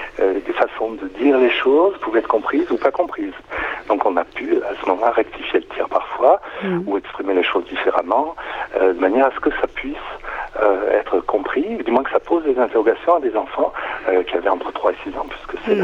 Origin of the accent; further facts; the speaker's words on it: Provence-Alpes-Côte d'Azur, France; qui est aussi notre territoire puisqu'on est aussi des Alpes de Haute-Provence